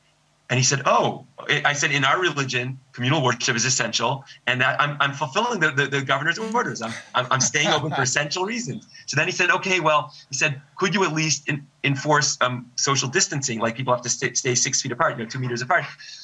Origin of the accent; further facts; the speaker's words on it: California, United States; I'm from the San Fernando Valley. I grew up there.